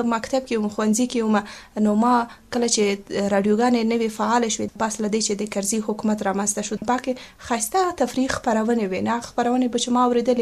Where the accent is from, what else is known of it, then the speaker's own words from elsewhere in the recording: Paktia, Afghanistan; زه د پکتیا ولایت اوسیدونکی یم،